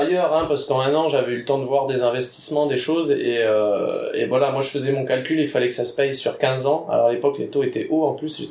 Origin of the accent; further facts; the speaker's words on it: Poindimié, North Province, New Caledonia; born there; Sachant que je suis né à Poindimier, mes parents étaient instits sur Poindimier, donc c'était une commune où j'avais un attachement quand même.